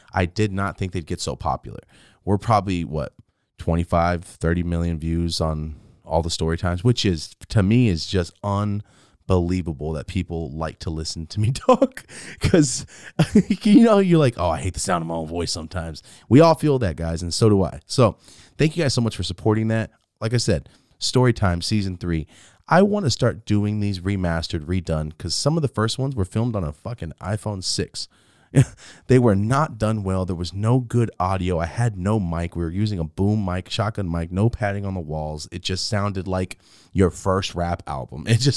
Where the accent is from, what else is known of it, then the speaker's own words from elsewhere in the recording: Merced, California, United States; So I'm from Merced, California, and it's the home of meth.